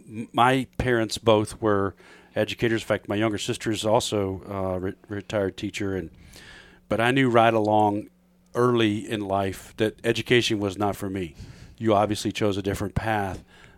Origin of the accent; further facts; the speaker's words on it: Ireland; I was actually practicing because I'm Irish and we have a hard time with Irish.